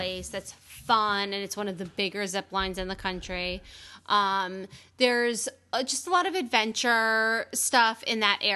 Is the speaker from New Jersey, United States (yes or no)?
yes; New Jersey, United States; We're from New